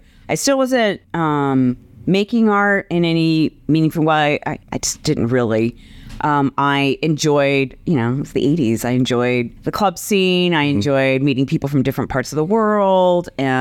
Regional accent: Denver, Colorado, United States; So, yes, I grew up in South Denver and went to Thomas Jefferson High School.

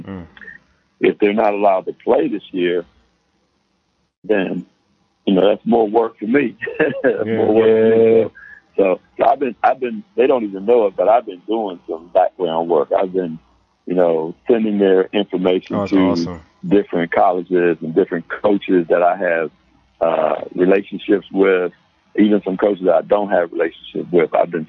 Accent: Upper Marlboro, Maryland, United States; I came from a little place. I came from Douglas High School down in Upper Marlboro back in 75.

